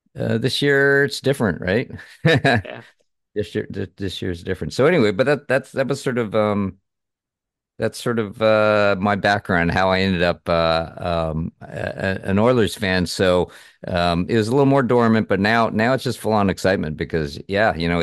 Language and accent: English; Madison, Wisconsin, United States; born there; also born or lived in Pittsburgh, United States; Parents came here from Japan, and I was born in Madison, Wisconsin. Just a few years there. Don't remember a whole lot about it.